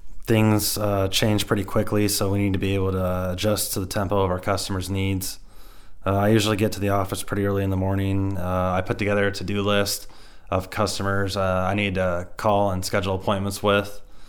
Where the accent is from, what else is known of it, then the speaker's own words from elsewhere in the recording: Coal Valley, Illinois, United States; also born or lived in Wisconsin; So I grew up in the Coal Valley area. I moved to Wisconsin, lived there for 8 or 9 years. And my family moved back to the area in 2012.